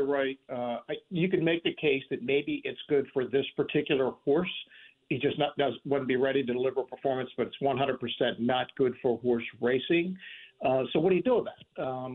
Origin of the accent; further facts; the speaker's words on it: Baltimore, Maryland, United States; look, I'm going and I love it. It's my hometown.